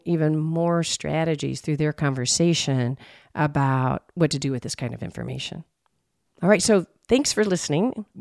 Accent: Texas, United States; I even have to try to make www.therapistuncensored.com not so obvious that I'm from Texas.

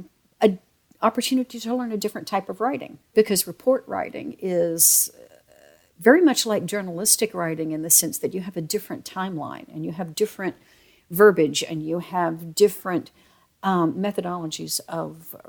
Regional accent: Southern United States, United States; All over the South. Dad worked for a paper company.

